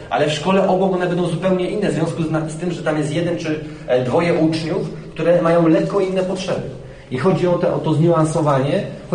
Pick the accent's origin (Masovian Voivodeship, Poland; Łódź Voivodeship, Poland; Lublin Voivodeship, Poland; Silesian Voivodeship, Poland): Łódź Voivodeship, Poland; Łódź; Ja jestem z Łodzi, można powiedzieć stąd